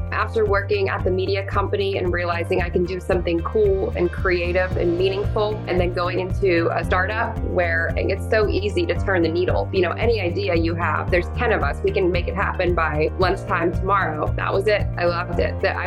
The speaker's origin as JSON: {"language": "English", "town": "Pittsburgh", "region": "Pennsylvania", "country": "United States", "tie": "born or raised there", "said": "I'm 42 years old. I grew up in Pittsburgh, very working class family, working class roots."}